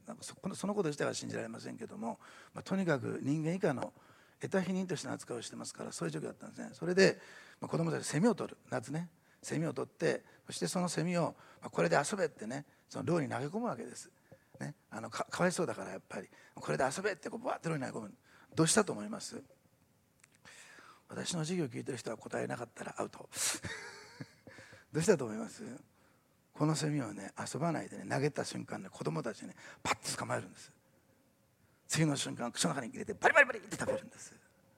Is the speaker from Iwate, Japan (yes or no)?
no; Osaka, Japan; 私だって大阪っていうふるさとじゃなくて天国を持っていた